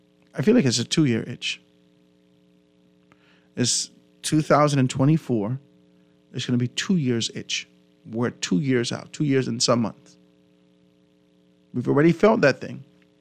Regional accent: Grand Bahama, Bahamas; because I'm from Grand Bahama, and being able to see whether or not it's thriving and things happening in those particular areas

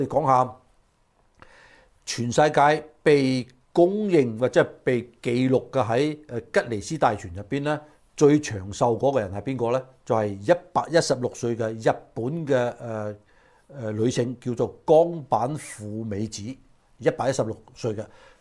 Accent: United States; 嗱，我哋美國人就知道咗啦

